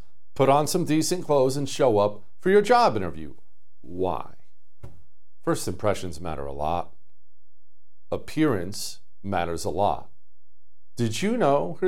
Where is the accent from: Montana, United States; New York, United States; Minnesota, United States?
Montana, United States; I grew up in Montana. I get that sentiment all the way.